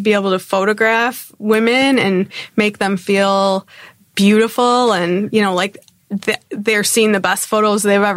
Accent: Michigan, United States; moved away as an adult; now in Chicago, United States; I'm from Michigan originally. Okay. So I grew up in Michigan, and I actually moved to Chicago after grad school in 2006.

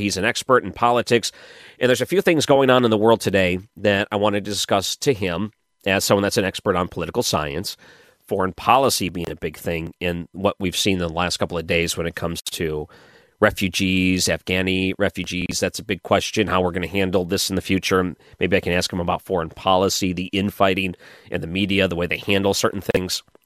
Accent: Michigan, United States; And growing up in Michigan, you watch the Lions lose on Thanksgiving.

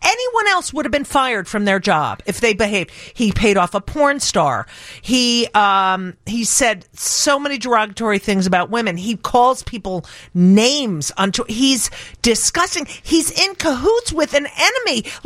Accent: New York, United States; and I'm from New York, so it's even worse for me

